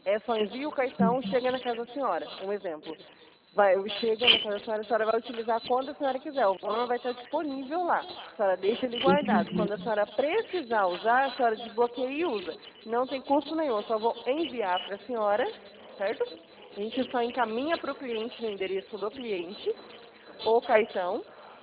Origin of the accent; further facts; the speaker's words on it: Presidente Prudente, São Paulo, Brazil; Eu sou aqui de Prudente mesmo, tá?